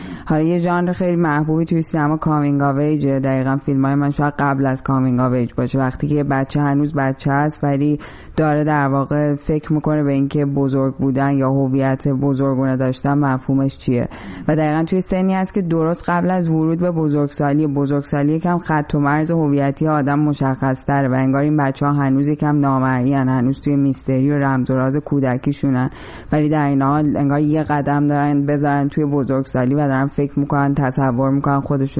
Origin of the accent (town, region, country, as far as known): Iran; moved away as an adult; now in Chicago, United States